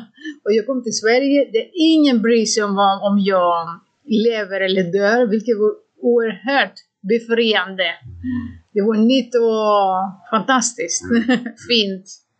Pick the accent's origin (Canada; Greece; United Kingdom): Greece; Swedish is a second language; moved away as an adult; now in Sweden; Jag kom hit när jag var 34 år gammal. Så det finns jättemycket inom mig som är kulturellt betingat från Grekland.